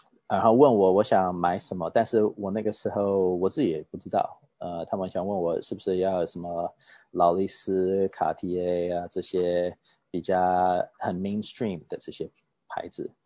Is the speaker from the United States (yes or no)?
yes; United States; also born or lived in Taiwan; 我是台湾出生，但是在美国长大的，现在差不多40岁左右的一个 watch collector, watch lover。